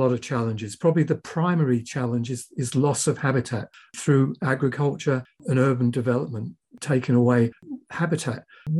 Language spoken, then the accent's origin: English; England, United Kingdom; born there; I was born in England, as you can tell by my accent.